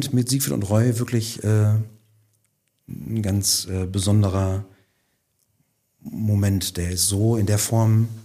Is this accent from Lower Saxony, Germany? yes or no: no; Dorsten, North Rhine-Westphalia, Germany; Nee, ich bin als Dorstener sehr glücklich in meiner Heimat